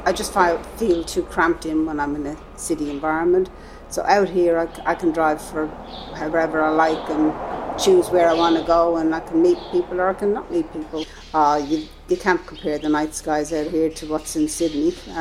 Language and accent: English; Dublin, Leinster, Ireland; now in Nevertire, Australia; I'm originally from Ireland, from Dublin. I came out here 47 years ago. I've been living in Never Tire for 32 of those.